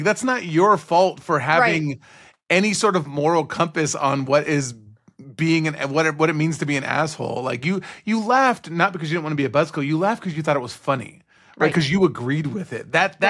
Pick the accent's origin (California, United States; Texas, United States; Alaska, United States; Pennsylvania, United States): California, United States; I'm from the Bay Area, so I was like, in the hometown, girl.